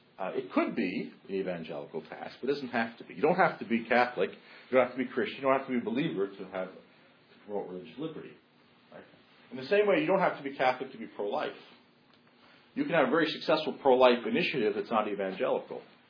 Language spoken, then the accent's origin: English; Canada; I'm just from Canada. I'm trying to be nice to my friends here.